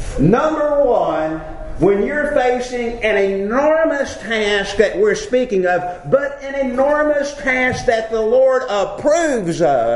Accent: Birmingham, Alabama, United States; I grew up in West End in Birmingham, and that whole community has changed radically.

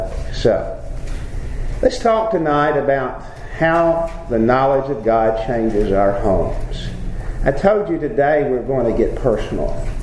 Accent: Birmingham, Alabama, United States; I grew up in West End in Birmingham, and that whole community has changed radically.

